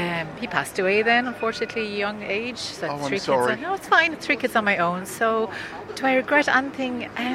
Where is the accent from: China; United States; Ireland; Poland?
Ireland; Newbridge, Kildare; moved away as an adult; I grew up in Newbridge, County Kildare.